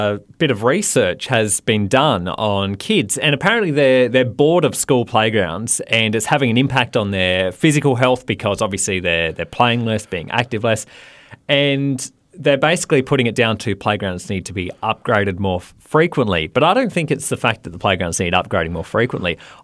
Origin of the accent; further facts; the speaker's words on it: Port Lincoln, South Australia, Australia; I used to remember in my hometown of Port Lincoln, Seba, there was this slide on the front beach sort of foreshore area